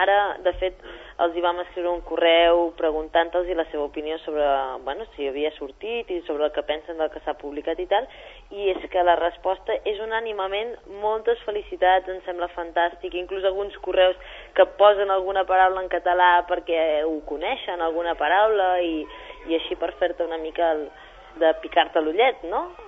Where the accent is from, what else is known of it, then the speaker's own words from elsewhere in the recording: Folgueroles, Catalonia, Spain; Jo sóc de Folgueroles.